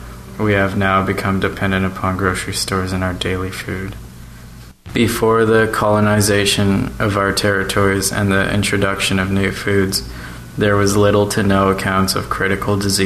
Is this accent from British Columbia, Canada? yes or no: yes; Port Alberni, British Columbia, Canada; I am from Port Alberni. I come from Tishot and Kayukit, and I am part of the Nashik Youth Council.